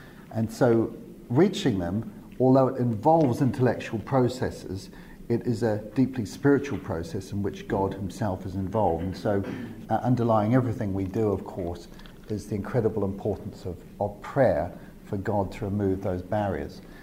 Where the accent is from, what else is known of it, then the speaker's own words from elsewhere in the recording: New Zealand; now in United Kingdom; I come originally from New Zealand, but I'm now working in the UK.